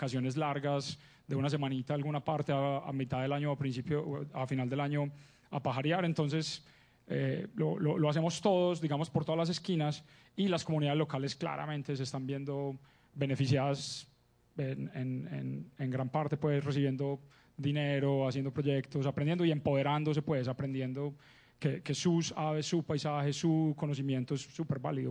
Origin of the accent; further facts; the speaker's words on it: Colombia; Yo creo que sufrimos un poquito como buenos colombianos de ensillar las bestias sin tenerlas